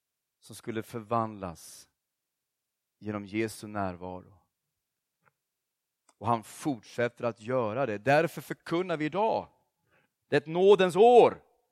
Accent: Oskarshamn, Kalmar County, Sweden; det var ju en ungdomsväckelse i min hemstad Oskarshamn.

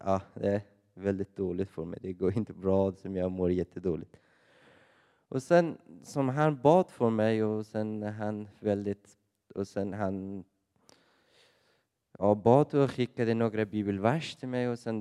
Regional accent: Afghanistan; Swedish is a second language; now in Sweden; Jag kommer från Afghanistan och fått en muslimsk familj. Ja, när jag var i Afghanistan, jag var liten

